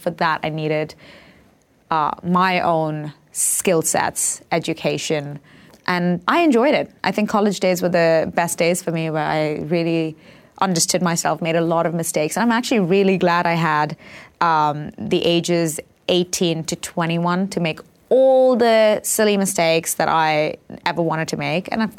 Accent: Mumbai, Maharashtra, India; I, growing up in Bombay, had a lot of modeling offers

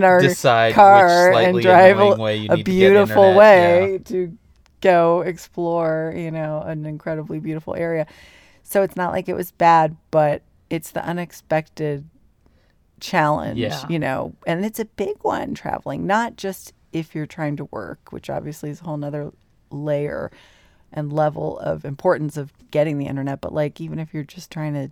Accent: Boulder, Colorado, United States; Boulder's my hometown, so we've been going back there for ever since we've been together for almost 20 years, and of course I've been going back even longer than that.

